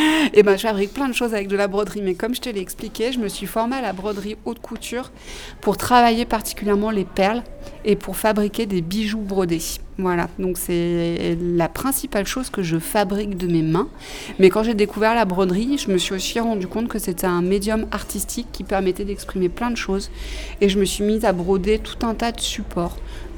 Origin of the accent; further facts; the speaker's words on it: Auvergne-Rhône-Alpes, France; quand j'étais petite fille en Ardèche, dans la maison de mes grands-parents